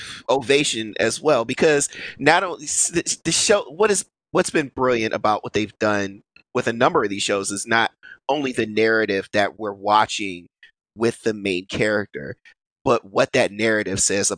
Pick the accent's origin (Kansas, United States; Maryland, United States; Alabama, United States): Maryland, United States; I'm from Maryland.